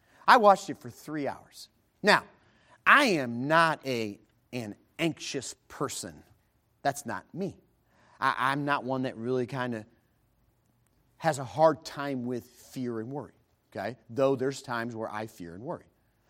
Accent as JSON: {"language": "English", "town": "Chicago", "region": "Illinois", "country": "United States", "said": "I'm from Chicago. We don't love everybody."}